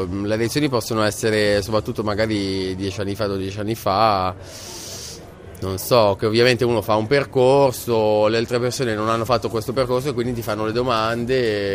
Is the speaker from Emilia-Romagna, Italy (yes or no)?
no; Milan, Lombardy, Italy; io sono di Milano